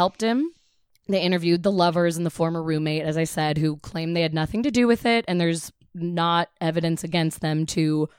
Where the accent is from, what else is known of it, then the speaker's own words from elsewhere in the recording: Midwest, United States; People from my hometown all the Midwesterners post articles like, it's these damn video games.